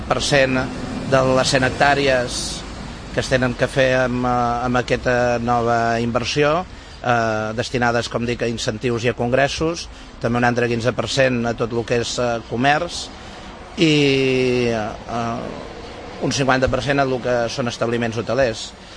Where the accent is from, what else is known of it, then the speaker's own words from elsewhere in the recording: Reus, Catalonia, Spain; also born or lived in Salou; jo sóc realment mig de Reus, mig de Salou.